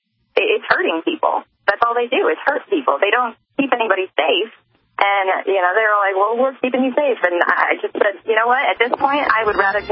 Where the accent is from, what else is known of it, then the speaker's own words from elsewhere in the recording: New Hampshire, United States; I don't know if you've heard of the 420 celebrations in my hometown now in New Hampshire